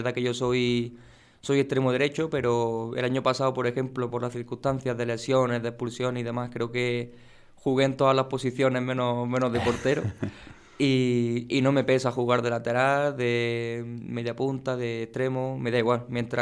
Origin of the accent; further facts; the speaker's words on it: Albolote, Andalusia, Spain; Pues yo empecé a los 5 años en el equipo de mi pueblo, que es el Imperio de Albolote